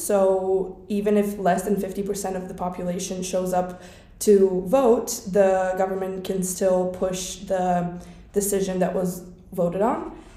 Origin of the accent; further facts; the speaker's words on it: Serbia; now in Mostar, Bosnia & Herzegovina; I'm from Serbia